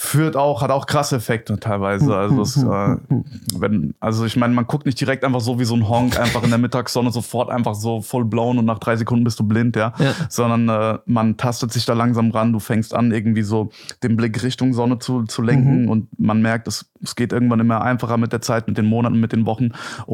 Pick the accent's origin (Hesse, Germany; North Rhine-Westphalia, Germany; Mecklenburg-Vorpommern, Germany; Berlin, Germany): Hesse, Germany; Gelnhausen; Okay, also ich komme aus Gelnhausen. Das ist eine Kleinstadt, so 40, 45 Minuten entfernt von Frankfurt am Main.